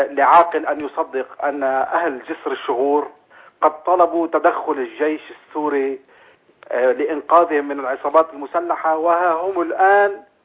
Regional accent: Lebanon; انتمائي أنا لبناني مزبوط، بس أنا أحب سوريا كما أحب لبنان بالضبط

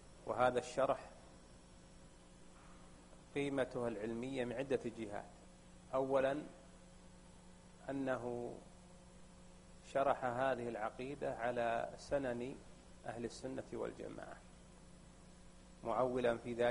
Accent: Saudi Arabia; فإن أهل العلم في بلدنا المملكة العربية السعودية

